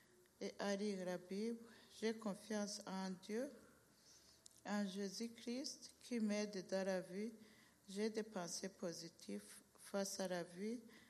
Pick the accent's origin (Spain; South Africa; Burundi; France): Burundi; now in Canada; je suis célibataire, je viens du Burundi, ça fait 20 ans que je suis au Canada, je suis le troisième de 11 enfants.